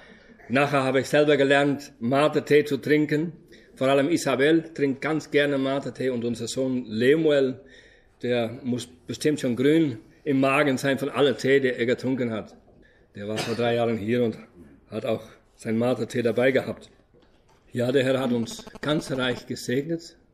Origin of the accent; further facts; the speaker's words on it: Friesland, Netherlands; German is a second language; also born or lived in northeast Netherlands; ich komme aus Holland. Bin im Osten, Nordosten geboren und nachher in Friesland aufgewachsen. Nicht in Ostfriesland, sondern im richtigen Friesland.